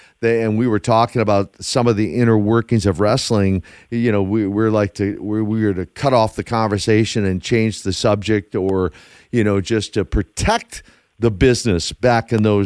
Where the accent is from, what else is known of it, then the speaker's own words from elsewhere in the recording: Minneapolis, Minnesota, United States; There was the AWA with Vern Gagne, based out of my hometown of Minneapolis, Minnesota.